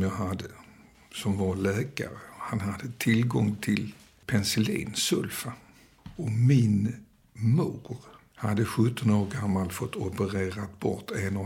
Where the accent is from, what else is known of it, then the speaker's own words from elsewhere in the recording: Stockholm, Stockholm County, Sweden; born there; also born or lived in Copenhagen, Denmark; Så att hon, därför är jag född i Stockholm.